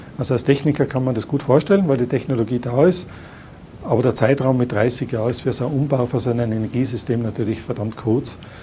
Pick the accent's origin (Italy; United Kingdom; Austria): Austria; Tyrol; Und da muss man als Tiroler einfach auch so ehrlich sein